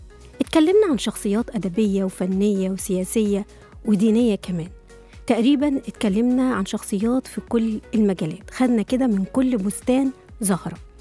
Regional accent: Egypt; ونماذج كتير عندنا في مصر على مر العصور وعلى مر التاريخ

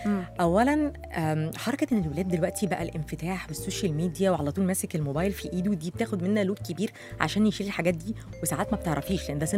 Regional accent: Egypt; طبعا بقى يعني مش عندنا في مصر قوي

